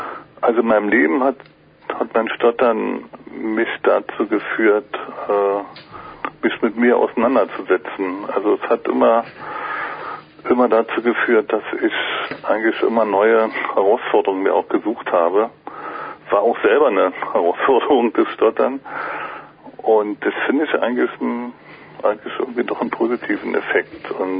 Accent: Berlin, Germany; Ich bin katholisch aufgewachsen in Ostberlin, was erst die Diaspora war.

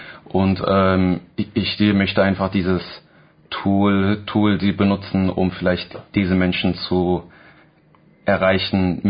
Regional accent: Osterburken, Baden-Württemberg, Germany; wie schon angesprochen. Ich bin 23 Jahre alt, ich komme aus Osterburken.

